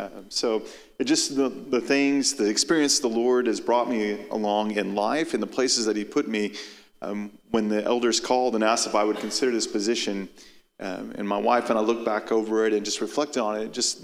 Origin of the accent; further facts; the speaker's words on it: College Station, Texas, United States; they'll ask me when they hear that I'm from College Station